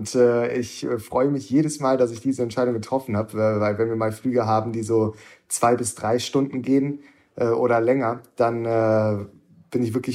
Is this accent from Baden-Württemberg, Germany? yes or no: no; Wuppertal, North Rhine-Westphalia, Germany; born there; 25 Jahre alt und komme gebürtig aus Wuppertal und bin jetzt momentan im taktischen Luftwaffengeschwader 31 in Bölke.